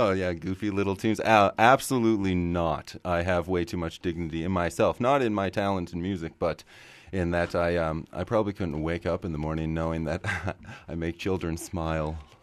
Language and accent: English; Canada; I am from Canada, so I'm unaware of these things.